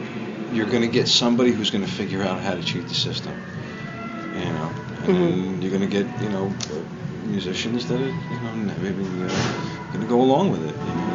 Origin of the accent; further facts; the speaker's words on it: New York City, New York, United States; also born or lived in South Florida; I was born in South Florida, raised up in New York City, Staten Island, Brooklyn.